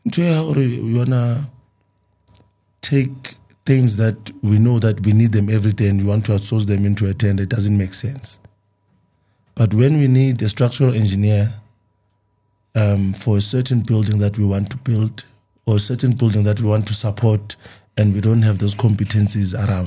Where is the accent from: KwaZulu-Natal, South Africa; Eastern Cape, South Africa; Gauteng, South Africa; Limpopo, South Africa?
Gauteng, South Africa; Tembisa; Okay, I'm from Etembisa, and at some point I was one of the people who complained a lot about government.